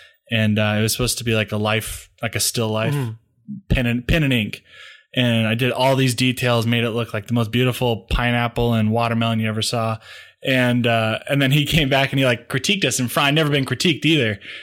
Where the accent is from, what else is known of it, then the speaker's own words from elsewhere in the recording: Seattle, Washington, United States; Yeah, I grew up in Seattle, Washington, up in the mountains, and yeah, that's where I'm from. I mean, we moved around a lot since then, but I'm from Seattle.